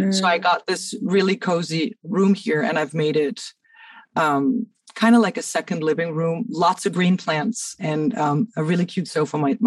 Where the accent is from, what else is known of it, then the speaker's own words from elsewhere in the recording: Cairo, Cairo Governorate, Egypt; now in Denmark; I've always been in Denmark since I was a kid, because my mom's Danish, my dad's Egyptian. Okay. So I grew up in Cairo, but I moved here.